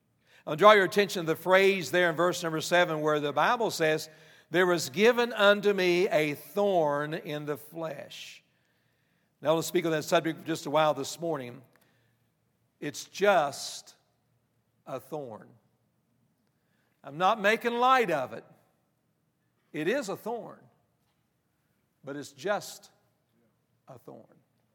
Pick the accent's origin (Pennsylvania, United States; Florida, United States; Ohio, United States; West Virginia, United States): West Virginia, United States; now in Tennessee, United States; I grew up in West Virginia. I live in Tennessee. I guess it's the only place you could move to and not have to learn a new language.